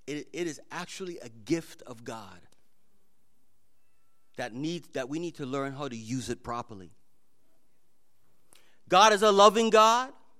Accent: Jamaica; That's what I say in Jamaica. That man wicked. I grew up in Jamaica

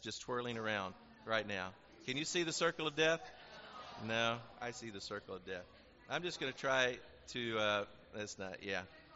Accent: Columbia, Tennessee, United States; There's a little pie shop in my hometown of Columbia, Tennessee, on the square, and they have the best lemon icebox pie.

